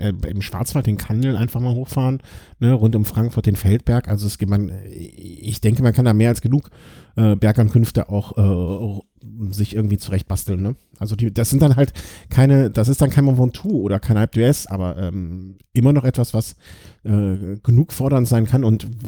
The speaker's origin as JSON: {"language": "German", "country": "Poland", "said": "Also klar interessiert mich als Pole vielleicht die Polen-Rundfahrt eher, wenn die hier von meiner Haustür rumfährt"}